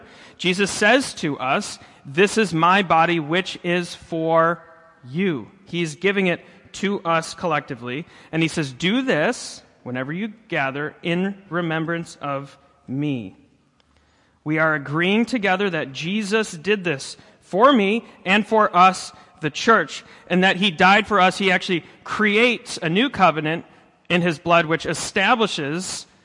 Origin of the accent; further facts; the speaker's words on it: Buffalo, New York, United States; But anyway, I grew up in Buffalo, which is like almost Canada